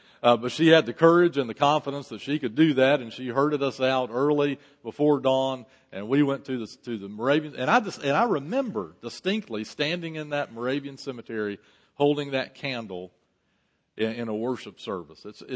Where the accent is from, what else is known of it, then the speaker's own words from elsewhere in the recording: Winston-Salem, North Carolina, United States; when I was a kid growing up in Winston-Salem